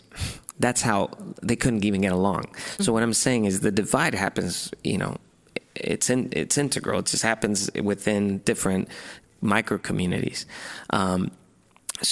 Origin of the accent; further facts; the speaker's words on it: Spain; also born or lived in Germany; now in United States; My dad's Mexican American, my mom Spanish. So for me, I was, you know, kind of, I was born here, but I was raised all in Spain and Germany.